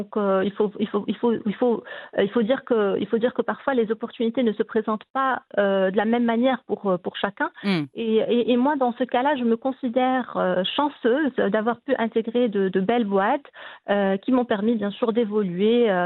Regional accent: Casablanca, Casablanca-Settat, Morocco; moved away as an adult; moi, j'ai grandi à Casablanca avant de quitter le Maroc pour poursuivre mes études à l'étranger.

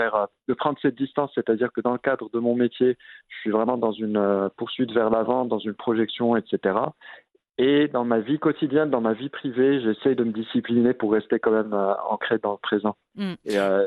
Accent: Morocco; moved away as an adult; Ça fait 10 ans que j'ai quitté le Maroc, Donc en fait, c'est assez inhabituel parce que j'ai quitté le Maroc assez tardivement. J'avais déjà 33 ans.

